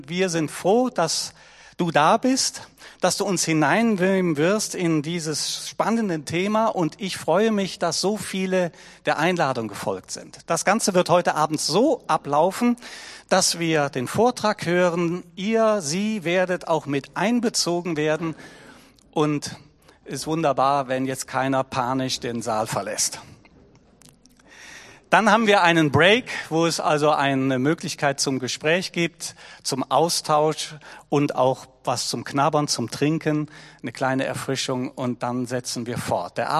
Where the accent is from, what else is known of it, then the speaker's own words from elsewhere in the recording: Cologne, North Rhine-Westphalia, Germany; born there; ich bin in Köln geboren und weshalb ich das erzähle, kommt gleich.